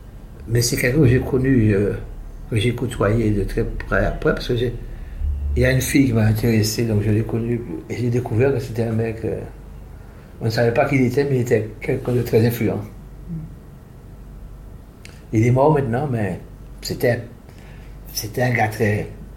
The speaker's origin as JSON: {"language": "French", "region": "Guadeloupe", "country": "France", "said": "Je suis un Guadeloupéen qui connaît pas mal de gens"}